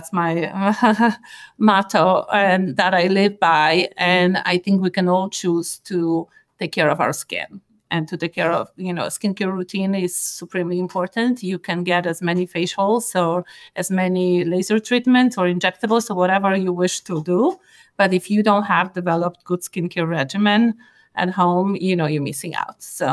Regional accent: Poland; English is a second language; I grew up in Poland, so things were pretty sparse.

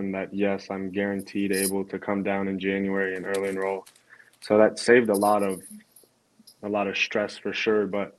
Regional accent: Canada; I'm a dude from Canada.

